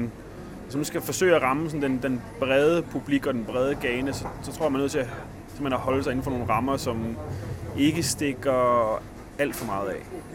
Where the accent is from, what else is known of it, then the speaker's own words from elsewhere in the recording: Silkeborg, Central Denmark Region, Denmark; sågar i Silkeborg-området, hvor jeg er fra